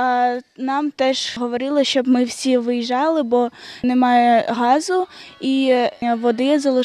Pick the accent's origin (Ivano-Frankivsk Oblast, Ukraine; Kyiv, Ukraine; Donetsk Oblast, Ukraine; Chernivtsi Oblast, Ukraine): Donetsk Oblast, Ukraine; Pokrovsk; Я з Донецької області, місто Покровськ.